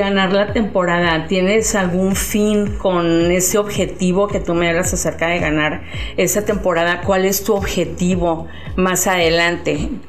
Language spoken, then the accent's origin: Spanish; Mexico City, Mexico; born there; now in Tijuana, Mexico; Yo nací en la Ciudad de México, lo que actualmente se conoce como CDMX. Nací el 28 de junio de un año X.